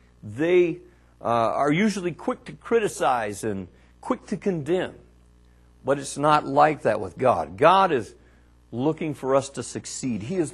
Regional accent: Arkansas, United States; There's an old Ozark philosophy that says, and you all know that I'm from Arkansas, so this stuff means a lot to me.

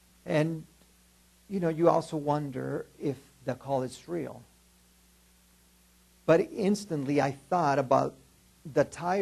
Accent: Juarez, Chihuahua, Mexico; As I told you, I was born and raised in Juarez.

